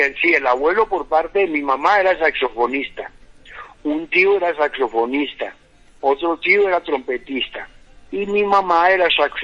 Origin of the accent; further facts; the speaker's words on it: Cali, Valle del Cauca, Colombia; born there; also born or lived in Medellín / Bogotá; nací en Cali, pero prácticamente estuve en otras ciudades, ¿no? Como Medellín, Bogotá. Después, cuando ya hacemos la … entonces me voy a radicar a la ciudad de Cali.